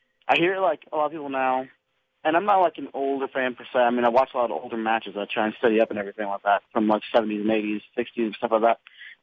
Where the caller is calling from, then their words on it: San Antonio, Texas, United States; from San Antonio.